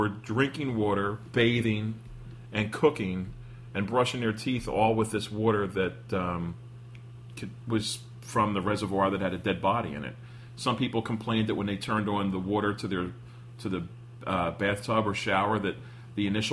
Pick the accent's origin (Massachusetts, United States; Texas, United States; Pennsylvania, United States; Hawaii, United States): Pennsylvania, United States; Philadelphia; now in New Jersey, United States; We grew up in Philadelphia.